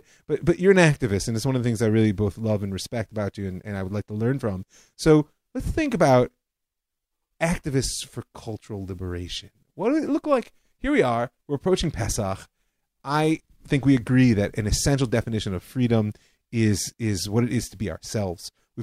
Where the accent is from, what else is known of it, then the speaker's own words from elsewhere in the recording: Ohio, United States; But I grew up in Ohio, for goodness sake.